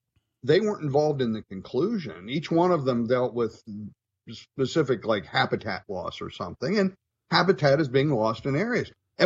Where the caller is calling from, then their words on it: Pennsylvania, United States; I'm calling you from Pennsylvania this morning.